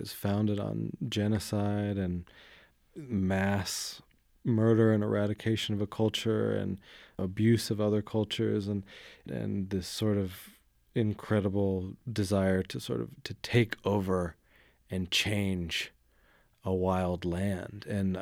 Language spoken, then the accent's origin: English; Missoula, Montana, United States; I grew up in Missoula, and I had never heard of the readout until I was in college.